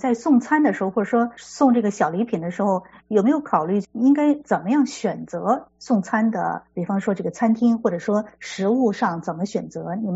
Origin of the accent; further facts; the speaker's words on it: China; 像我们中国人有一句话就说礼轻情意重